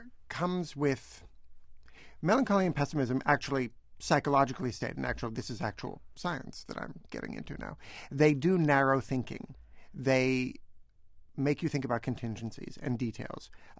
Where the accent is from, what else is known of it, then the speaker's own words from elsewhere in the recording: Canada; being Canadian